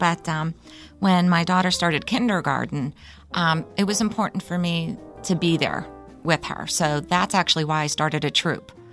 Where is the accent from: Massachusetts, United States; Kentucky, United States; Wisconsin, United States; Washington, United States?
Massachusetts, United States; Brookline; Well, we're from Brookline, and there's a lot of police officers.